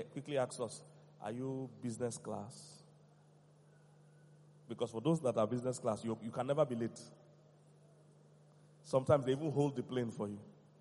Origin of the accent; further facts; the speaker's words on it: Nigeria; I'm Nigerian. We know Nigerian.